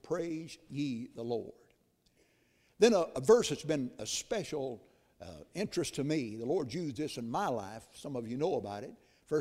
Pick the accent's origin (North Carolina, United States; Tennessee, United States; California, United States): Tennessee, United States; Soddy; I was raised down in Soddy, Tennessee, born and raised in Soddy, Tennessee, 18 miles north of Chattanooga.